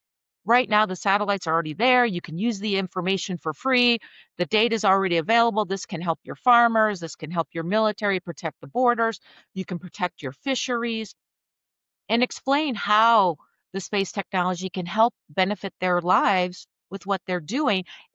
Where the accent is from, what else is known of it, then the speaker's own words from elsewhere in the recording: United States; Because I might know what I know from my background in the space industry, being an American